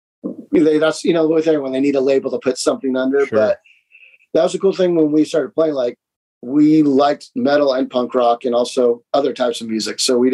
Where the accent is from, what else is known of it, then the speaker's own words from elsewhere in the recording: Santa Monica, California, United States; And, you know, we've always, growing up in Santa Monica, we knew enough skaters, so it just appealed to them.